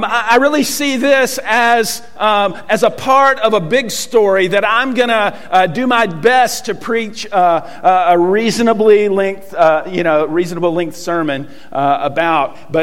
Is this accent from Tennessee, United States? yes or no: yes; Chattanooga, Tennessee, United States; Tennessee. You know, we were kind of the Chattanooga hillbillies.